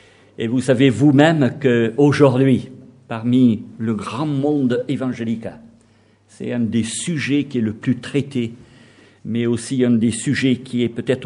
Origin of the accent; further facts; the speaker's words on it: Toulouse, Occitanie, France; je venais de Toulouse, du sud-ouest, avec un accent particulier.